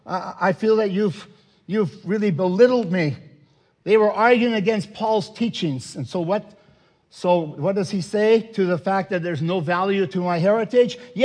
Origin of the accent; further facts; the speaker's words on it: Netherlands; now in Canada; I'm from Holland, so I think I can't invite you to my house either. I'm not a real Canadian.